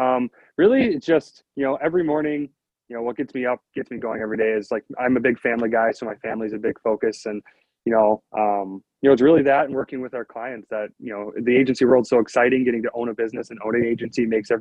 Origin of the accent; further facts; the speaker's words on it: Milwaukee, Wisconsin, United States; I am from the Milwaukee area, Milwaukee, Wisconsin.